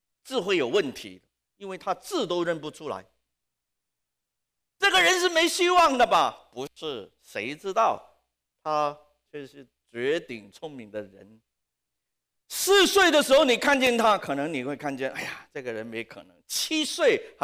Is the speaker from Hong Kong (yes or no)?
yes; Hong Kong; born or raised there